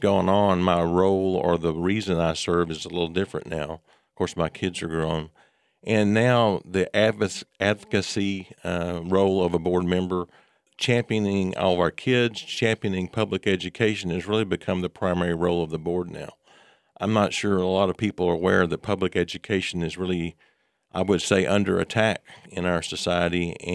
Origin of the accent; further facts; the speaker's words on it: Mesquite, Texas, United States; Yeah, I grew up here in Mesquite. I'm a product of Mesquite Public Schools, graduated from Mesquite High School many, many years ago.